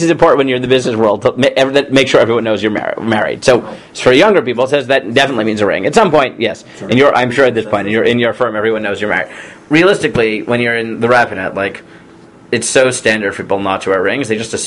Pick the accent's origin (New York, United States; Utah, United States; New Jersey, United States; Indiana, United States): New York, United States; Staten Island; Look, I grew up in Staten Island.